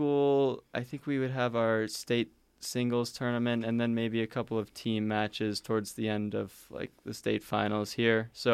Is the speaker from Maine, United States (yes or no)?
yes; Maine, United States; Yeah, so we're both from Maine, played high school tennis